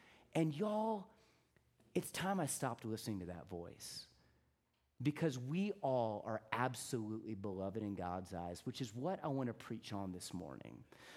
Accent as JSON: {"language": "English", "town": "Houston", "region": "Texas", "country": "United States", "tie": "born or raised there", "said": "I grew up in Houston, Texas, and it was super hot in the summertime"}